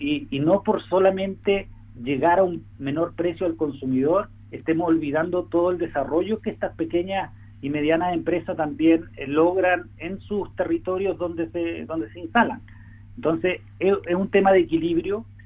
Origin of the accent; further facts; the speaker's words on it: Puerto Varas, Los Lagos, Chile; porque tú sabes, yo soy de Puerto Vara, espero que Los Lagos también cada vez tenga mayor capacidad productiva.